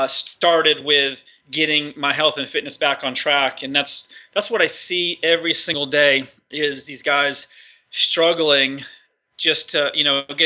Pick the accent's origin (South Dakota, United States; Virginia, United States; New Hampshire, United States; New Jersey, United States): New Hampshire, United States; I grew up in New Hampshire, about 30 miles from Boston, in a pretty small town